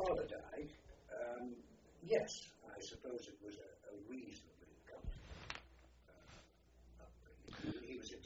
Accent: Sunderland, North East England, United Kingdom; also born or lived in Newcastle; 22nd of November, 1921. I was born in hospital in Newcastle. But we were resident in Sunderland.

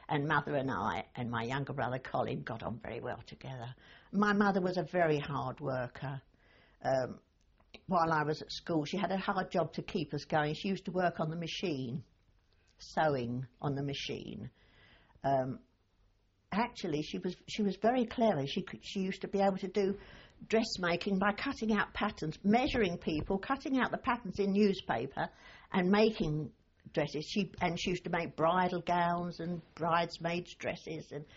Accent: Hackney, London, United Kingdom; I grew up in Hackney.

